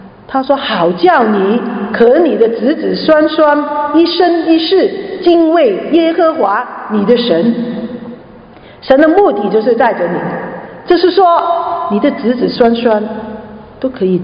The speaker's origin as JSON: {"language": "Chinese", "country": "China", "said": "我们中国人都是农业的啊，以前都是种田的"}